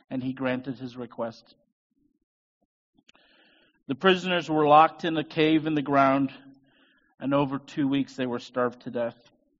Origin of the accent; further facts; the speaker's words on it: South Africa; I told you I'm from South Africa and we like stories.